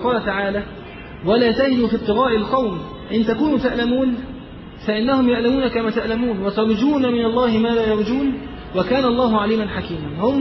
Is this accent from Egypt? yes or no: yes; Egypt; شوف الحرب التي توجد الآن في بلدنا مصر